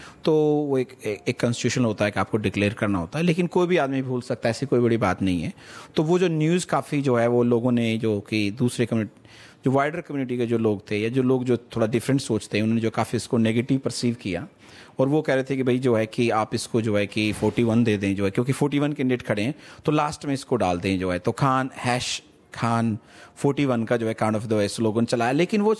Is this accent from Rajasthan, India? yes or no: yes; Rajasthan, India; मैं राजस्थान इंडिया से हूँ